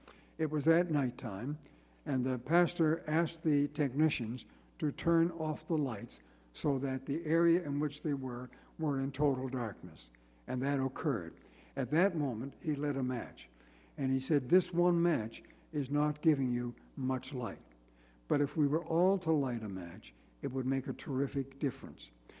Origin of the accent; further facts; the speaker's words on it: Nova Scotia, Canada; I come from Nova Scotia, as you know